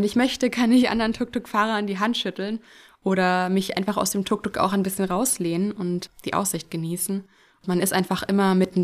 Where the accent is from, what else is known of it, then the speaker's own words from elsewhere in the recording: Munich, Bavaria, Germany; Ich komme ja aus München und ich bin es irgendwie gewohnt, in der Nähe der Berge zu sein und ein bisschen kühleres Klima.